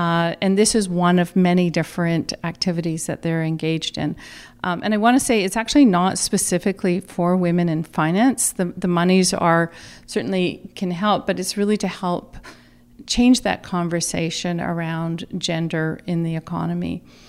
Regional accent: Kamloops, British Columbia, Canada; when I was growing up in Kamloops thinking, I'm going to become dean of the Rotman School one day.

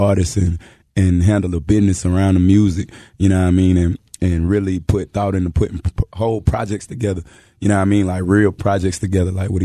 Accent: Charlotte, North Carolina, United States; Just like how I'm from Charlotte going to the Grammys.

